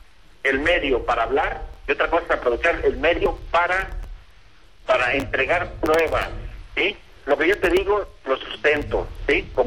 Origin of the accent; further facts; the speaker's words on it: Mexico; para que vean que atrás de mí hay mi nacionalidad, que soy mexicano